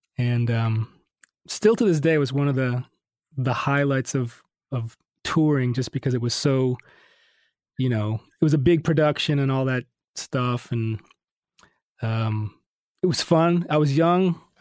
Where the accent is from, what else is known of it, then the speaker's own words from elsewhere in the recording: Detroit, Michigan, United States; also born or lived in Miami; I grew up in Detroit and I went to Miami for college